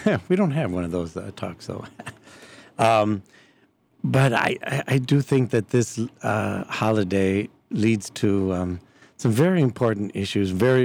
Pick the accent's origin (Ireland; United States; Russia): United States; born there; I was born here in the United States.